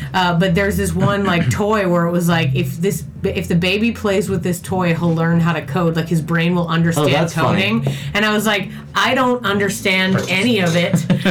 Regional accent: Boston, Massachusetts, United States; Because I'm from Boston, and I would take the bus into New York

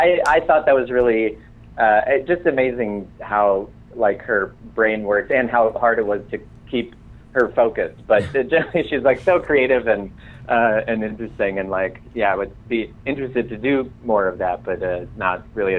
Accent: Cleveland, Ohio, United States; every time we're home, and I'm from Cleveland, the family's all together

